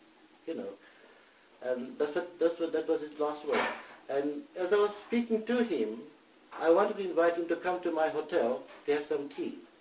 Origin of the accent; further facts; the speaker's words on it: Cape Town, Western Cape, South Africa; I told him, no, I don't come from Karachi, I come from Cape Town.